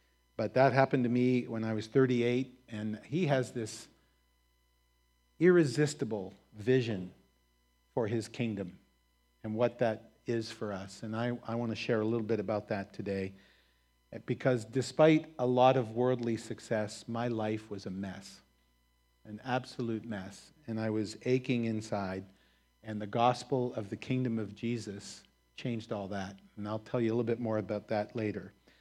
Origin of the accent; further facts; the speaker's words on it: Canada; also born or lived in Ottawa, Canada; We were born and raised in Canada.